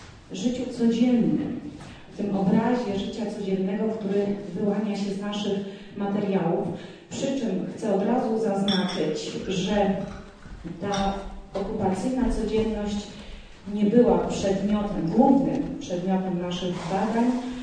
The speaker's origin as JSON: {"language": "Polish", "region": "Lesser Poland", "country": "Poland", "said": "Tak od siebie, jako góralka, bardzo dziękuję"}